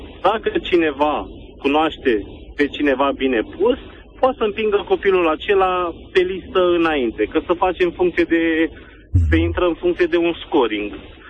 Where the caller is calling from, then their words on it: Târgoviște, Dâmbovița, Romania; Din Târgoviște.